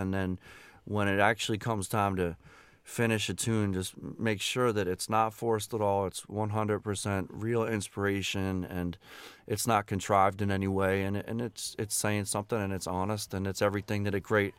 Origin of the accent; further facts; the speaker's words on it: Philadelphia, Pennsylvania, United States; now in Boston, United States; you know, I'm from Philly. I live in Boston, but I love New York City.